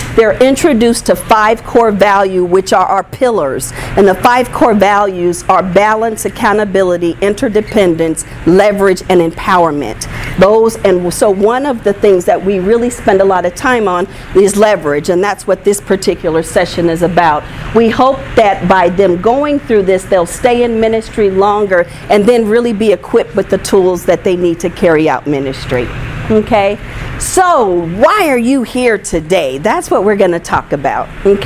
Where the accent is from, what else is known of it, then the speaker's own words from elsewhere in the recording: Kansas City, Kansas, United States; I am from Kansas City, Kansas.